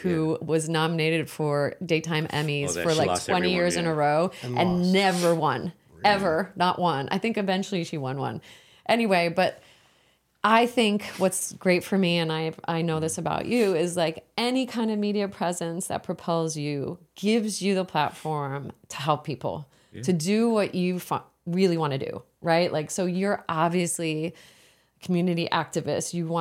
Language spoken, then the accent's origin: English; New Jersey, United States; I grew up in New Jersey, in the suburbs.